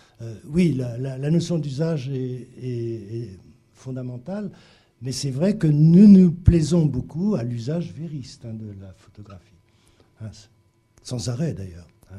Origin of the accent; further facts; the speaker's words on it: Paris, Île-de-France, France; Bon, je suis parisien, je prends beaucoup le métro.